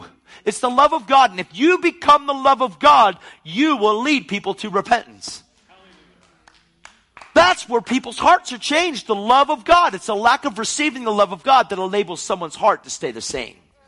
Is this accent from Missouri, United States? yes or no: no; Pennsylvania, United States; Man, where are you from? From Pennsylvania.